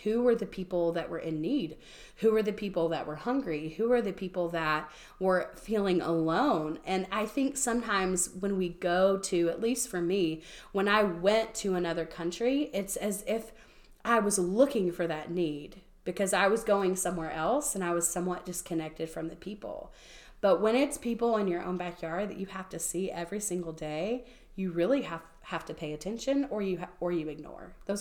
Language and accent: English; Nashville, Tennessee, United States; That there were things that reminded me of my hometown, which is Nashville, when I was there.